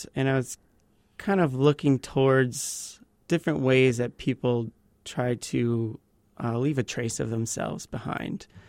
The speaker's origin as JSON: {"language": "English", "town": "Ann Arbor", "region": "Michigan", "country": "United States", "tie": "born or raised there", "also_born_or_lived": "Las Cruces", "moved": "as an adult", "said": "I'm originally from Michigan, grew up on south of Ann Arbor, got my BFA in photography from Western Michigan University."}